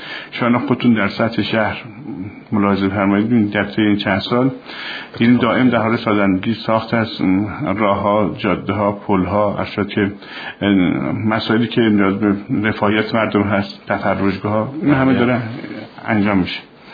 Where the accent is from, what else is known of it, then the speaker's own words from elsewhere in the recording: Qom, Iran; خب ما اهل قم هستیم، یادمون سابقه قم رو.